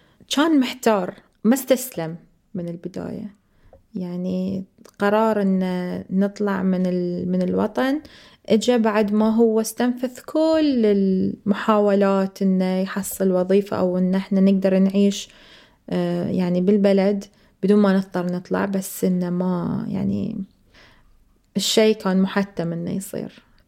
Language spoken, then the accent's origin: Arabic; Iraq; moved away; آخر شيء طلعنا إحنا من العراق وهدينا البيت وهدينا الفاميلي، يعني العائلة ظلت في العراق وافترقنا عنهم